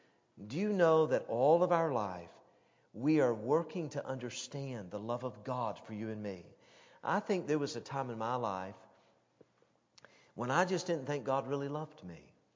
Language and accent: English; Powell, Tennessee, United States; We lived on a dead-end street growing up on Rollins Lane in Powell, Tennessee.